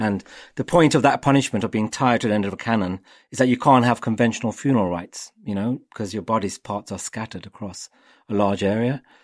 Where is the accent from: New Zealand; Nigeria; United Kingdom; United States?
United Kingdom; Loads of people have commented on the fact that I keep saying we when I talk about being British, about the British Empire. I say we.